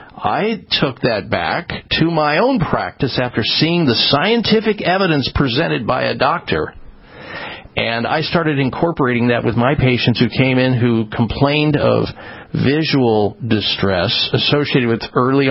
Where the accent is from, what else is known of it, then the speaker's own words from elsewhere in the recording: Midwest, United States; They didn't tell me about eating well when I was young, growing up in the Midwest